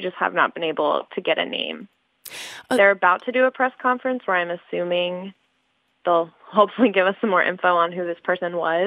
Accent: Dallas, Texas, United States; I'm actually from Dallas

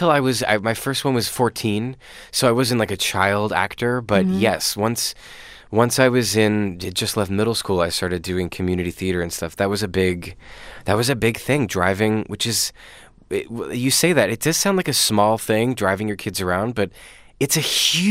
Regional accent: Lancaster, Pennsylvania, United States; born or raised there

